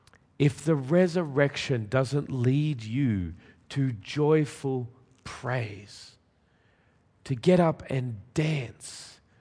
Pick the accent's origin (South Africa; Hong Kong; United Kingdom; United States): United Kingdom; But because we're British, I'm sure you're amening and rejoicing in your hearts.